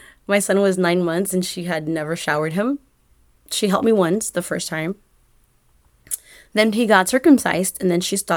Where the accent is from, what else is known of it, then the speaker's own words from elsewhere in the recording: California, United States; I grew up in Coachella Valley, so I've been going to Coachella for a long time.